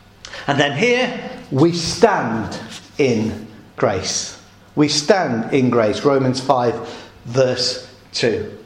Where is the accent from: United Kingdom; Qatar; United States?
United Kingdom; Midlands; I grew up in the Midlands. I didn't see the sea till I was about 15 or 16.